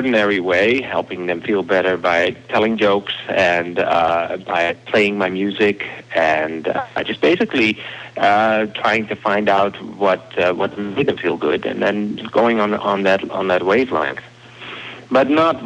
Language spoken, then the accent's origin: English; Netherlands; English is a second language; moved away as an adult; now in United States; left my home country, the Netherlands, same as your home country, for America. And so when I was 30, I started on a whole new path.